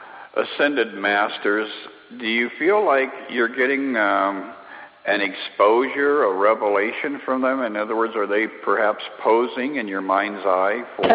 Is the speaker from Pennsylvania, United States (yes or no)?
no; Colorado, United States; I grew up in Colorado also and had parallel interests